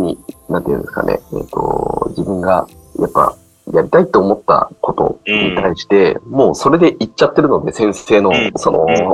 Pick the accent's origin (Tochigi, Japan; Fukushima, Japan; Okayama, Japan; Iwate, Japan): Tochigi, Japan; 一応、自分栃木県出身なんですけど、